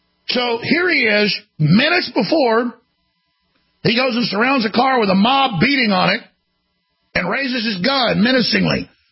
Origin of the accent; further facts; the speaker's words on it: Dallas, Texas, United States; But when I was growing up in Dallas, if you looked at somebody wrong, they'd pull their car up and get out and want to have a fight.